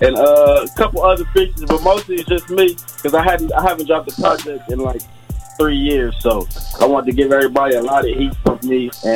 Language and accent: English; Compton, California, United States; I grew up in Compton.